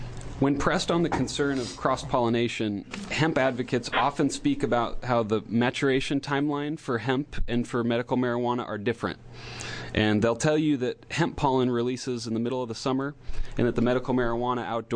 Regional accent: Midwest, United States; This is something I know firsthand, as I was raised in the Midwest

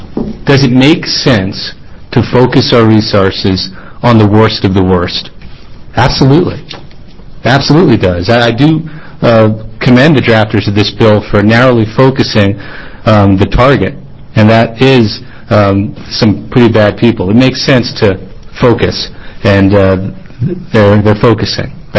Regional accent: Bend, Oregon, United States; I'm an attorney from Bend

